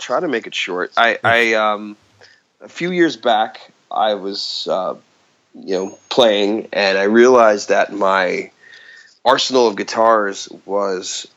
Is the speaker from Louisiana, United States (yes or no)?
no; New Jersey, United States; I live in central New Jersey. A lot of people in my area say I'm from New York, but I like to rep Jersey.